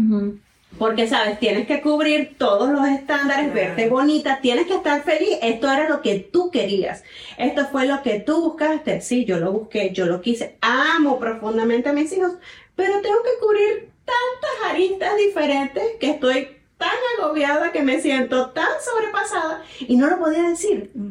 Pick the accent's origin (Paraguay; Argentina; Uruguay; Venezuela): Venezuela; also born or lived in Querétaro, Mexico; now in Dallas, United States; Yo soy venezolana. Estuve viviendo 8 años en México, en la ciudad de Querétaro, a la cual amo profundamente. Y recientemente, hace algunos meses, me mudé al área de Dallas